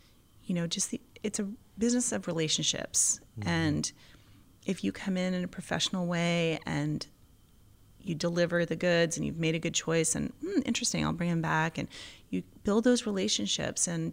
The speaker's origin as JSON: {"language": "English", "town": "San Francisco", "region": "California", "country": "United States", "said": "I'm from San Francisco."}